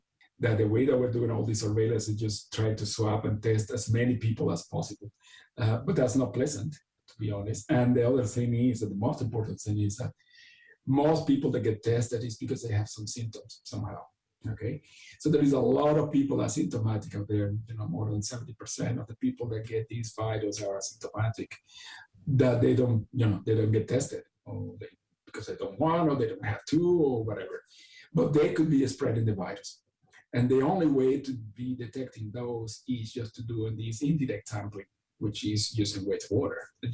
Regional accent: Venezuela; I'm originally from Venezuela, so the situation in Venezuela is not good with COVID.

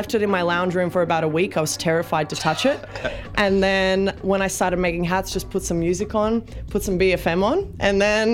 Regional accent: North Macedonia; also I'm from Macedonia. So Macedonia.

